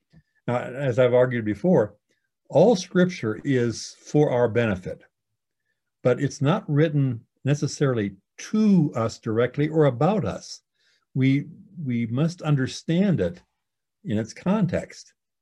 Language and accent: English; South Dakota, United States; I grew up in South Dakota, as some of you know